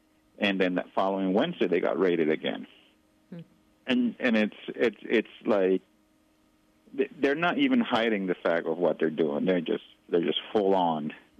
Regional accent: United States; And me being an American, I still care very much about what happens down there.

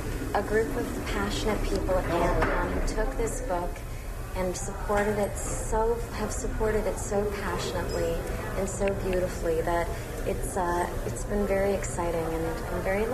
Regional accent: Canada; we are Canadian

